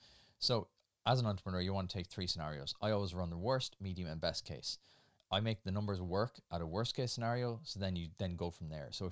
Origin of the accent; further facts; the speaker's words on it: Nenagh, Munster, Ireland; We also have a shout out to my hometown of Nina